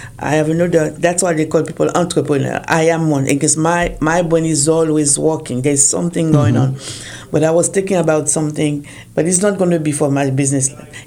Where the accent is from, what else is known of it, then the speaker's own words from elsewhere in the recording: Paris, Île-de-France, France; English is a second language; moved away as an adult; So my accent, Paris. I grew up in Paris. And my family from the Caribbean, but French Caribbean. And then okay. I'm from France. So I grew up there. My husband bring me here.